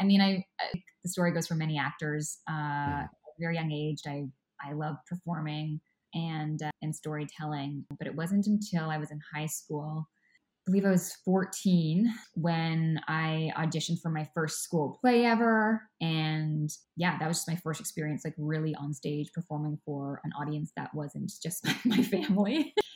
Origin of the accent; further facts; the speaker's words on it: Kamloops, British Columbia, Canada; now in Vancouver, Canada; I'm currently living in Vancouver, British Columbia, and my hometown is a smaller city in the interior of BC known as Kamloops.